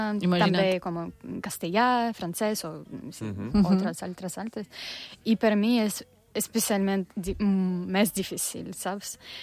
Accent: Russia; Catalan is a second language; moved away as an adult; also born or lived in Andalusia; now in Mallorca, Spain; doncs som de Rússia i però fa 6 anys que visc a Espanya. Vaig arribar l'any 2020 per estudiar gestió de hostaleria, hoteler internacional

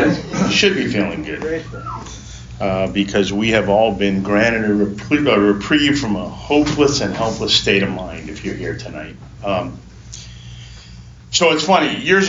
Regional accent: Coral Springs, Florida, United States; I grew up in Coral Springs. And back then, Coral Springs is a small town.

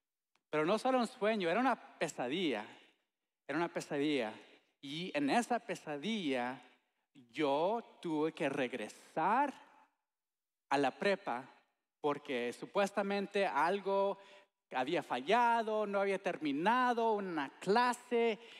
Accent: Texas, United States; also born or lived in Honduras; pues nací en Honduras, mis papás son de México, pero crecí aquí en Texas desde los 6 años.

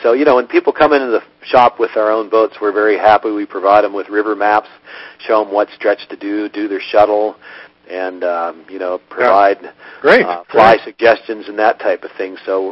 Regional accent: Pennsylvania, United States; In fact, growing up in Pennsylvania, I grew up on fishing some of these smaller streams

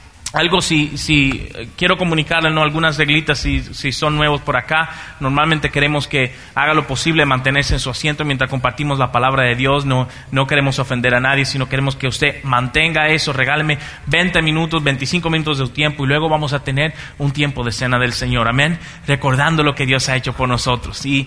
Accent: Dominican Republic; ¿O es solamente en mi país? Ay, ya sí fue, ¿verdad? Los dominicanos estamos presos, qué problema.

